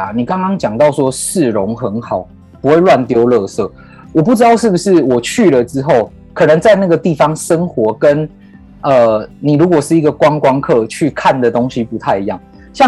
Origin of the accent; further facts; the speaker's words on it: Taiwan; 我们台湾人